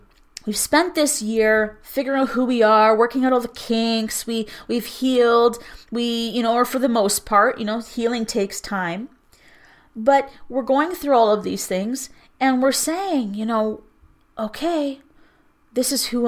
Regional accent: Cold Lake, Alberta, Canada; I'm from Cold Lake, Alberta, in northern Alberta. And beautiful place.

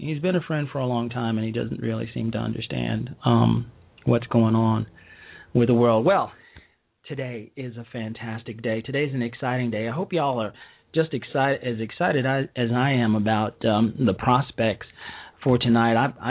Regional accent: Illinois, United States; I want to talk a little bit about what's going on in my home state of Illinois

